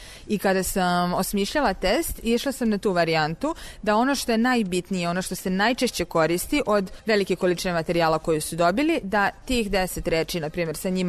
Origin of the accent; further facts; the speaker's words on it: Belgrade, Serbia; Pošto ja imam 30 godina iz Beograda sam